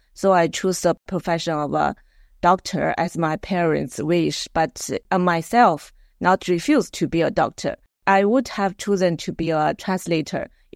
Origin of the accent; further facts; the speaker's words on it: Lanzhou, Gansu, China; cuisine, especially the famous Lanzhou beef noodles. If you have a chance, have time, you can go to my hometown to taste it.